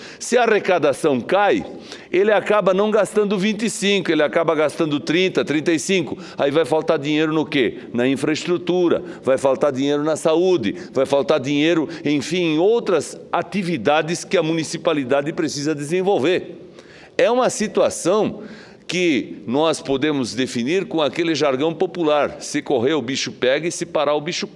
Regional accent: Santa Catarina, Brazil; como eu sou de Santa Catarina

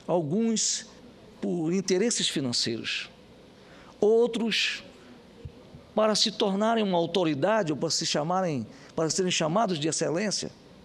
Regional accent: Manaus, Amazonas, Brazil; Eu saio e sou do estado do Amazonas, nasci em Manaus

